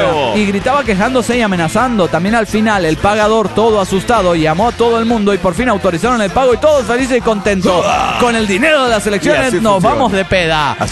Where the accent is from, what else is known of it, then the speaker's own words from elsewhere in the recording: Cancún, Quintana Roo, Mexico; de Cancún, Quintana Roo.